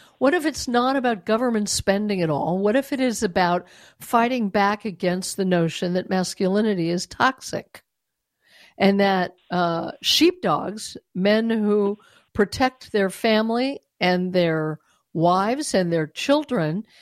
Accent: Colorado, United States; my home state is Colorado. Colorado has been decimated.

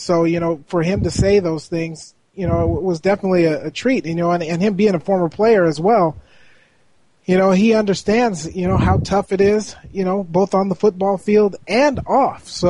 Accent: Seattle, Washington, United States; But for you and me growing up in Seattle

